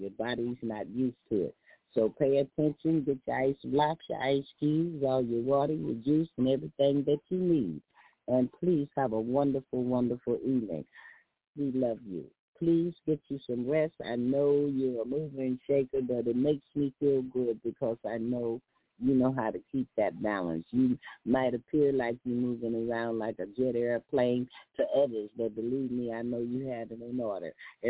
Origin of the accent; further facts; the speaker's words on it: Texas, United States; born there; I was born in Texas, and it gets real hot down there.